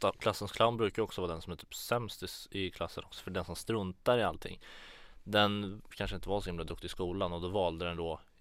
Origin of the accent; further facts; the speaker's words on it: Örebro, Örebro County, Sweden; när jag var på väg hem från krogen hemma i Örebro för typ 2 år sedan.